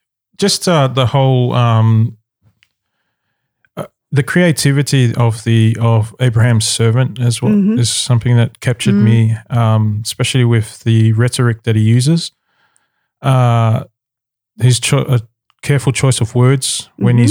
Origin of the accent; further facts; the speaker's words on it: Australia; born there; Given that I'm a diasporic identity, mm-hmm. Being an Australian-born Samoan.